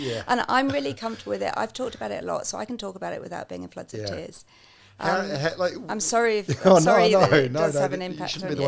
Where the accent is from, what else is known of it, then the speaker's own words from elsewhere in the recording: England, United Kingdom; I'm originally English.